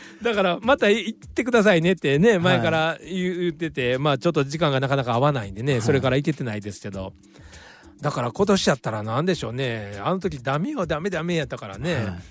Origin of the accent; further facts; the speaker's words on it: Osaka, Japan; now in Tokyo, Japan; 僕はまあ普段ね東京にいて出身も大阪なんで、